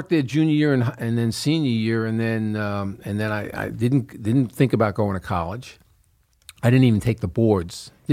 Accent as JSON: {"language": "English", "town": "Queens", "region": "New York", "country": "United States", "said": "No, I'm a Queens guy."}